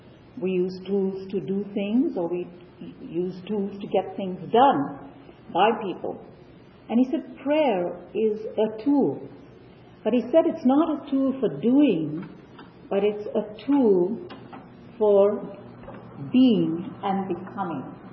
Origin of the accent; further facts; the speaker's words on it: India; It sort of reminded me of a scene every morning in our home growing up in India. We had servants